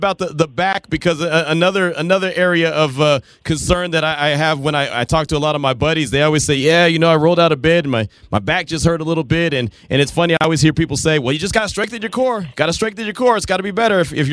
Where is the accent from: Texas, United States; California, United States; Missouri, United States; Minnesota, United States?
Texas, United States; I am new. I came from Texas.